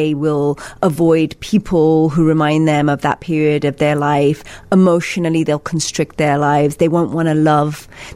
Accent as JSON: {"language": "English", "region": "England", "country": "United Kingdom", "tie": "born or raised there", "said": "growing up in England when you're an immigrant kid"}